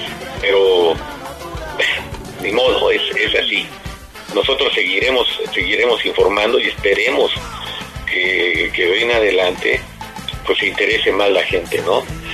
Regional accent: Mexico; Salgamos a defender y a decir, bueno, somos mexicanos y somos galleros.

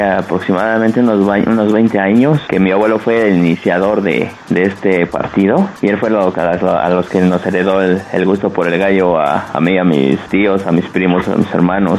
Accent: Mexico City, Mexico; Nosotros somos del Distrito Federal, pero mi abuelo, él era de Guadalajara, y de ahí él empezó la tradición. Ya se viene para acá, para el distrito, y aquí empezamos nosotros.

